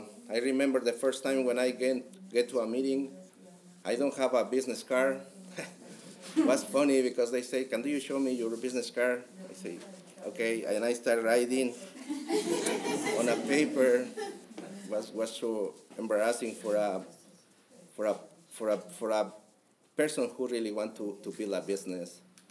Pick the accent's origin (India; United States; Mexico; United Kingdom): Mexico; Mexico City; English is a second language; Oh, I am from Mexico City too.